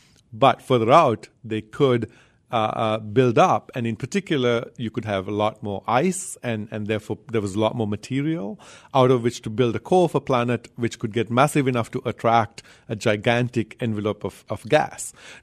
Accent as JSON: {"language": "English", "country": "Sri Lanka", "tie": "born or raised there", "said": "I grew up in Sri Lanka, mm-hmm. Developing country with, even today, not a single professional astronomer."}